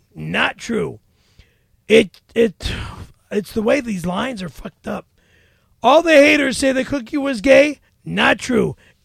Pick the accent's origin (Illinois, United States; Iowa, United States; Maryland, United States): Illinois, United States; Chicago; I hail from Chi-Town, so you know I'm a good fellow.